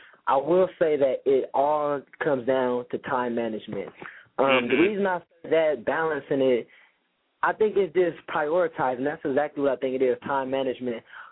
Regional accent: Compton, California, United States; just because I was raised in Compton, I was born here, doesn't mean I have to adapt to the lifestyle what goes on in Compton.

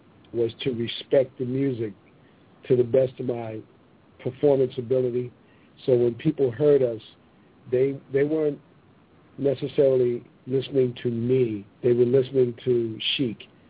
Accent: Bronx, New York, United States; I'm from the Bronx, so I went out in the audience.

